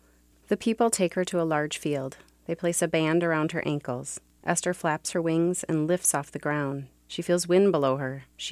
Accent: Forest Lake, Minnesota, United States; I'm from Forest Lake, Minnesota.

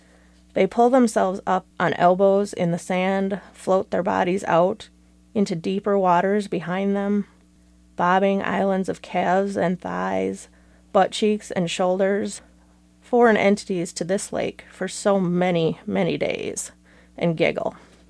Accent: Duluth, Minnesota, United States; I am reading some poetry today, and I am from Duluth.

